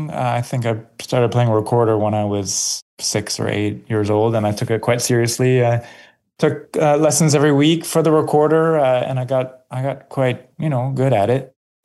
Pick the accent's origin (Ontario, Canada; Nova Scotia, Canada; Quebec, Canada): Ontario, Canada; Toronto; I grew up in Yonge and Lawrence, so that will always be my favorite, up by the Toronto French School, kind of down in that whole area there and by the ravine, and used to be Sunnybrook Stables, and that will always be my favorite part of Toronto.